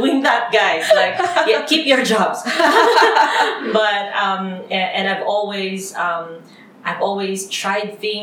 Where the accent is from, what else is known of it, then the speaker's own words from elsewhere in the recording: Philippines; English is a second language; and then every time they learn that I'm Filipina, they ask me, can you help me find a VA or a virtual assistant?